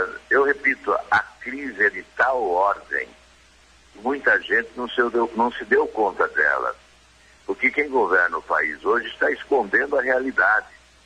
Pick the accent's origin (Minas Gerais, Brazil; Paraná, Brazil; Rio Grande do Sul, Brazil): Paraná, Brazil; Eu, que sou do Paraná, que fui governador